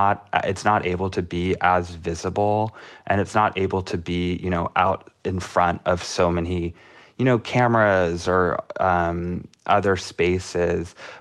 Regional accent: the South, United States; I'm from the South. I grew up, you know, in a relatively conservative part of the country.

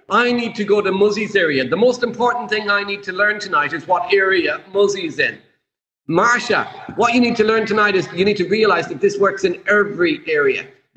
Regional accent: Ireland; English is a second language; Hey, I'm Irish. I can't. English is my second language.

